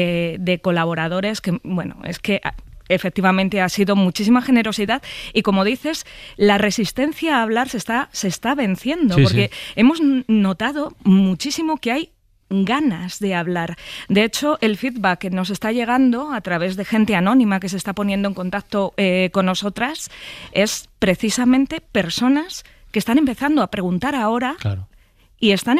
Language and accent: Spanish; Arévalo, Castile and León, Spain; Yo en realidad soy de Arévalo, que digamos que es el pueblo central de, sí, la comarca